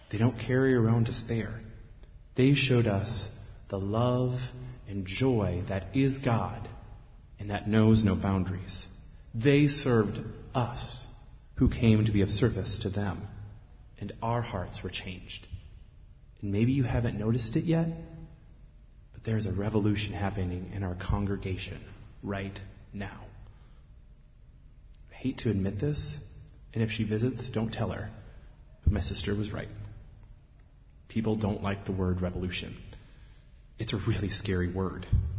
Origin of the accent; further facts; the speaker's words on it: United States; It makes me, as a Christian and as an American, look at our country and say